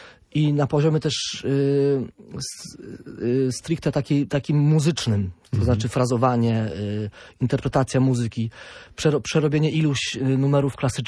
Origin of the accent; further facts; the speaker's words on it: Kołobrzeg, West Pomeranian Voivodeship, Poland; also born or lived in Włocławek; Moje rodzinne miasto, tak.